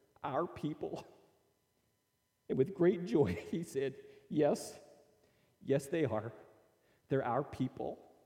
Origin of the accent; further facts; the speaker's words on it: Higginsville, Missouri, United States; You know, people ask me, where are you from? And I say Higginsville, and I say that with pride.